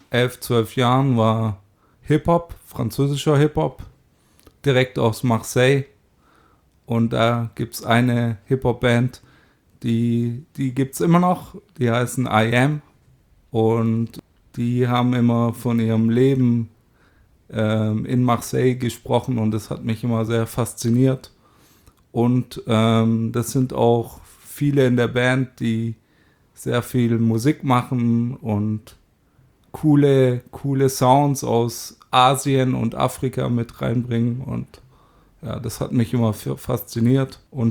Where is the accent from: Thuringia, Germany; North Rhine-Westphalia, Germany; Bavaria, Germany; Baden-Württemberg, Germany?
Baden-Württemberg, Germany; Neuhausen auf den Fildern; first language French; Ich bin aufgewachsen in der Filderregion bei Neuhausen auf den Fildern. Und genau, da leben meine Eltern immer noch.